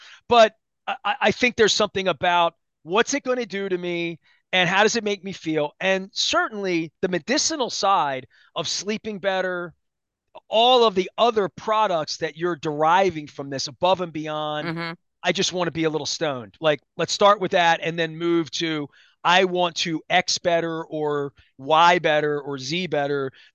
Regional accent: Dundalk, Maryland, United States; I'm from Dundalk. I'm wearing a Costas shirt. I've done it all foolishly.

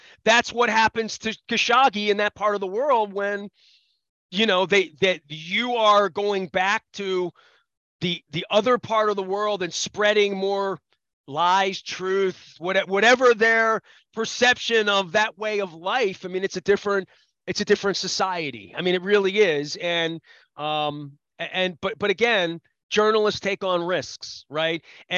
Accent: United States; As an American, I like it more than I liked it 8 years ago

